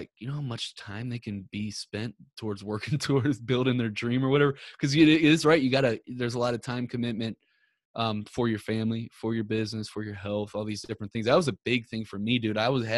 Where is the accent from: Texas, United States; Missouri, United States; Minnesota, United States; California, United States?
Missouri, United States; Ferguson; I'm from Ferguson, Missouri. And I'm like, dude, my neighborhood ain't nearly as bad as what this media is putting out to be or whatnot.